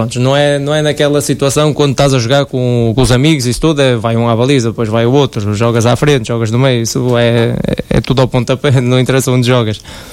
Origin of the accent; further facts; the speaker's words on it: North, Portugal; como estamos aqui, somos do Norte e temos o clube no coração